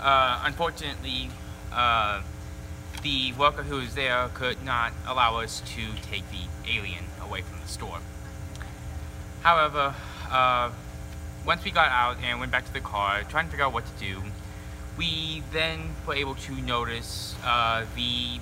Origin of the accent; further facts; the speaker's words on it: Georgetown, Texas, United States; I am from Georgetown, Texas.